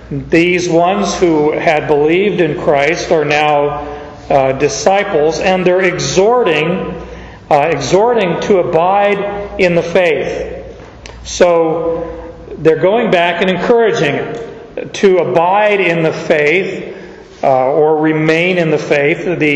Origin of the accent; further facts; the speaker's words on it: Phoenix, Arizona, United States; I go through summer, but I grew up in Phoenix, so it's hard for me to really like the heat.